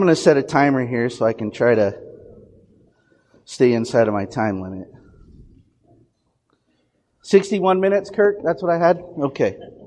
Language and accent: English; Montana, United States; So growing up in Montana, there's a lot of pride in the state of Montana.